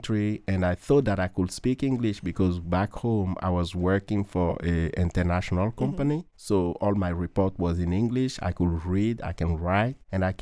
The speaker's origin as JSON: {"language": "English", "country": "Benin", "tie": "born or raised there", "said": "I was born and raised in Benin, which is in West Africa, is between Togo and Nigeria. Mm-hmm. It's a small country."}